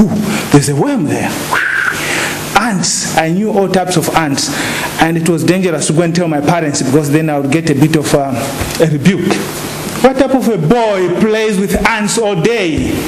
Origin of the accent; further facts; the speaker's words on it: Zambia; I told him, I'm from Zambia.